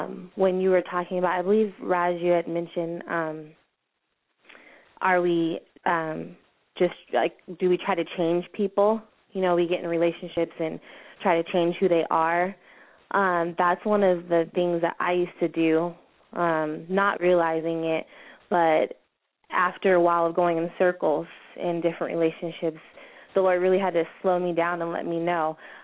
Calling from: Victorville, California, United States; Hi, Hi, this is … I'm calling from Victorville.

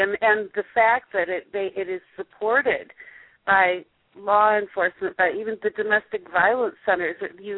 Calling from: Minneapolis, Minnesota, United States; Minneapolis.

